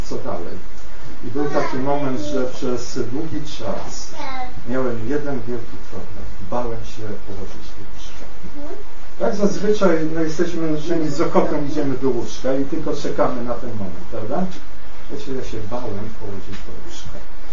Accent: Opole, Opole Voivodeship, Poland; jestem z Opola i urodziłem się w rodzinie chrześcijańskiej, wierzącej.

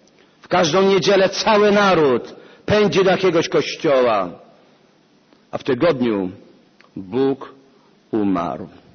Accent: Oświęcim, Lesser Poland, Poland; Zarówno mój przedmówca, jak i ja pochodzimy spod Oświęcimia.

